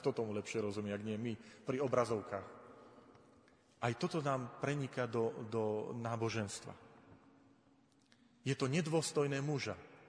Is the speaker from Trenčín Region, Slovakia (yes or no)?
no; Tvrdošín, Žilina Region, Slovakia; v mojom rodnom meste v Tvrdošíne